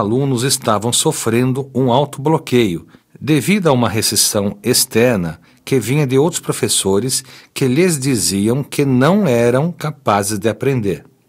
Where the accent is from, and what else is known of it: Jaboatão, Pernambuco, Brazil; born or raised there; also born or lived in Recife